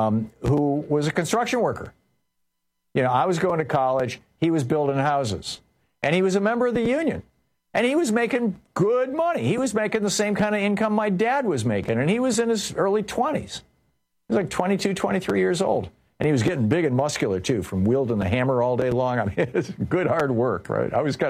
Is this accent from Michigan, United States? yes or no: yes; Michigan, United States; I grew up in Michigan. We studied tariffs when I was in elementary school